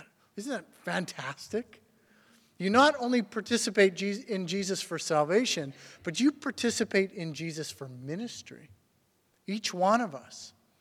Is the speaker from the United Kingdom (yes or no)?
no; Saskatchewan, Canada; also born or lived in Alberta; growing up in Saskatchewan and Alberta, you get that for about a week.